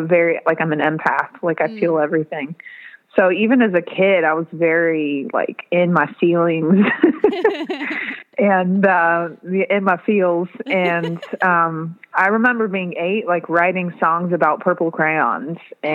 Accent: Gallipolis, Ohio, United States; I grew up in Gallipolis, Ohio.

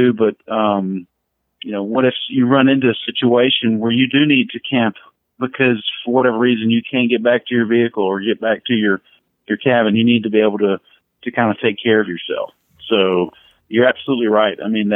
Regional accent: North Carolina, United States; Well, growing up in North Carolina, I too was fortunate to our outdoor experiences and weekend campouts and stuff were really family oriented.

